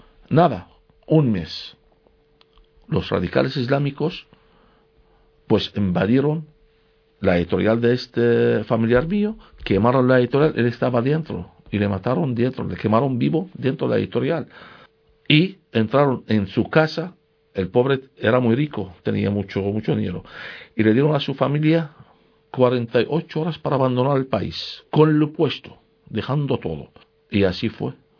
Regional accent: Nineveh, Iraq; also born or lived in Basra; tuve que abandonar mi ciudad, estuve viviendo en Basora, y a escaparme hasta mi pueblo, en el norte de Irak, a Nínive

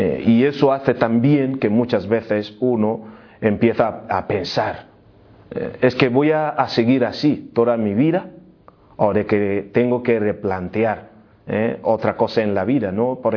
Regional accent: South West, Nigeria; Spanish is a second language; now in Murcia, Spain; yo soy de Nigeria, para empezar, y nacido en 1979, y hoy, por la gracia de Dios, vivo en Murcia, en España. Yo soy de la parte del suroeste de Nigeria, donde la mayoría de la gente son cristianos.

